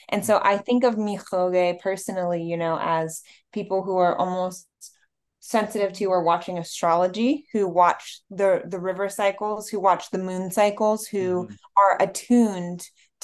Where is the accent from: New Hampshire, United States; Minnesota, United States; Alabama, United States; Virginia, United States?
Virginia, United States; I'm not a regular whole perfect native because I'm growing up in Virginia.